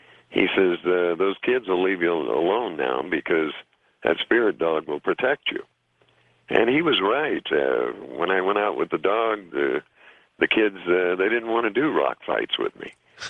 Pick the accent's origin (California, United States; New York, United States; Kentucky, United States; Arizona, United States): Arizona, United States; San Carlos; I was raised by my grandparents. My grandfather was a section foreman on the Southern Pacific Railroad, and we always lived in out-of-the-way places. And San Carlos was one where I grew up